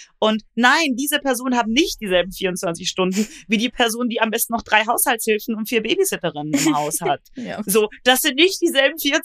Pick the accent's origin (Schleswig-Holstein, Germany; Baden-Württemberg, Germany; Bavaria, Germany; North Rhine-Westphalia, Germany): Baden-Württemberg, Germany; ich komme aus Baden-Württemberg